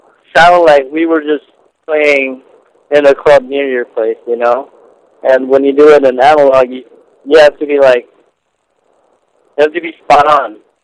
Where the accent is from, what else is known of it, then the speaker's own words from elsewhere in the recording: Philippines; I grew up in the Philippines, and it's like summer all year round, you know?